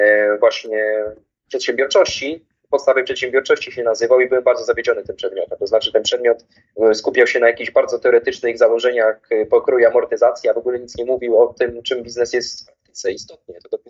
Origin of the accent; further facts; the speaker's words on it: Jelenia Góra, Lower Silesian Voivodeship, Poland; Jelenia Góra jest bliska mojemu sercu, wyjątkowo moja mała ojczyzna jeleniogórska.